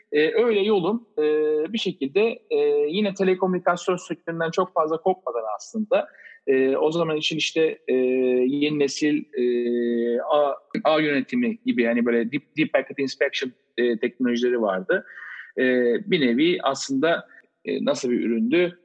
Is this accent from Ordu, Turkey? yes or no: no; Manisa, Turkey; 1987'de Manisa doğumluyum. Doğma büyüme Manisalıyım. Ailem de Manisalı iki taraftan da. İlkokul ve ortaokulu Manisa'da okudum.